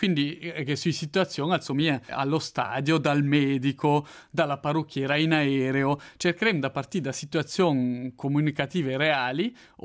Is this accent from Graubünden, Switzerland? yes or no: no; Ticino, Switzerland; accent: Malcantone dialect; mi parli in dialetto, mi sono cresciuto in Dalmalcanton, e parli in dialetto che è medio malcantone orientato, quindi ha certe differenze, per esempio, nei participi passati di verbi.